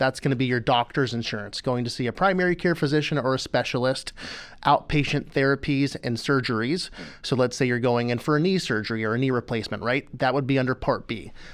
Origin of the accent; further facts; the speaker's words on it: Montana, United States; moved away as an adult; now in Bellingham, United States; Sure. Yeah, so born and raised in Montana, moved to Washington State in 2008, went to school at Pacific Lutheran University.